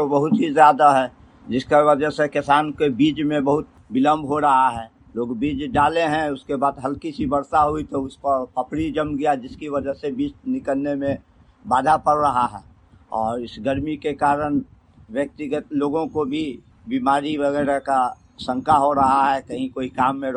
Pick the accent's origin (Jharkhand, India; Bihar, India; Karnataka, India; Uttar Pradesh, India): Bihar, India; Sakri